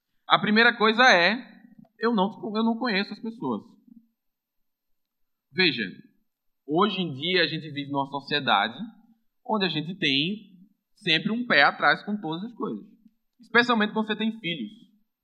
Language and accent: Portuguese; Paudalho, Pernambuco, Brazil; now in Recife, Brazil; eu sou recifense, não sou nem recifense, sou paudalense, né? Sou recifense adotado.